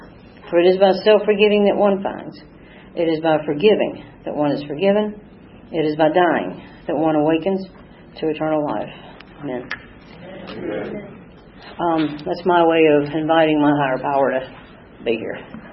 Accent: East Point, Georgia, United States; also born or lived in Atlanta; I am from Atlanta. I grew up in East Point. My daddy ran the motor pool at Fort McPherson.

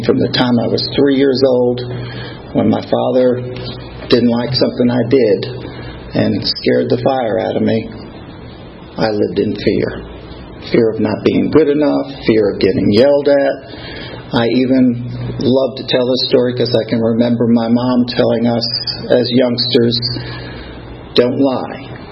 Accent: Bronx, New York, United States; moved away; I have been in the South longer than I was in New York, but I was born and raised in the Bronx.

